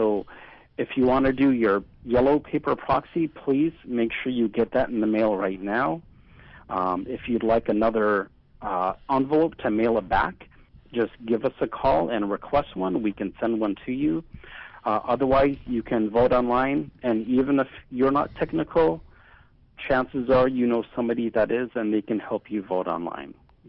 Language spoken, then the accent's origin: English; Chevak, Alaska, United States; I probably should know it since I'm from Chivak.